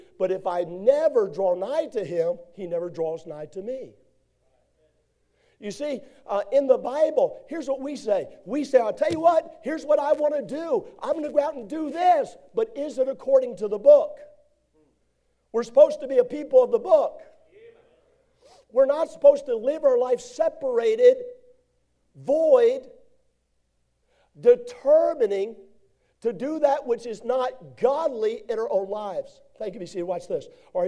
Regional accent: Maryland, United States; Oh, I grew up in Maryland, and we used to go over to Manchester, and that's the church I attended.

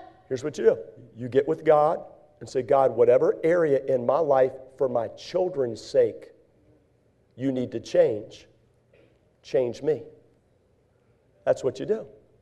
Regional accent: United States; Now, to be honest with you, I'm an American, and I'm a patriotic American.

